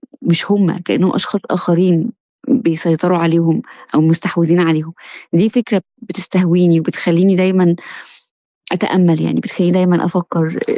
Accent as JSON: {"language": "Arabic", "town": "Tanta", "region": "Gharbia", "country": "Egypt", "said": "انا عارفة كويس طنطا، انا عارفة كويس مدينتي"}